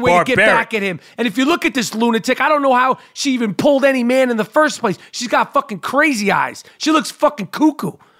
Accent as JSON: {"language": "English", "town": "Manhattan", "region": "New York", "country": "United States", "said": "I'm from Manhattan. My mother's from Long Island"}